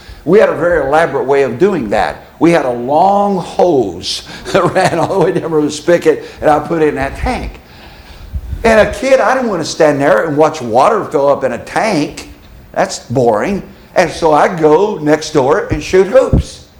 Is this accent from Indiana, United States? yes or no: yes; Indiana, United States; Someone asked me if I played basketball. I said, yes, I'm from Indiana. It's a religion in Indiana.